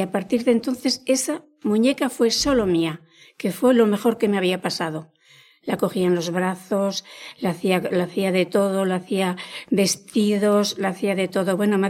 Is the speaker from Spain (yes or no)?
yes; Burgos, Castile and León, Spain; yo que soy de Burgos y allí es la calefacción, es un poquito estilo romano.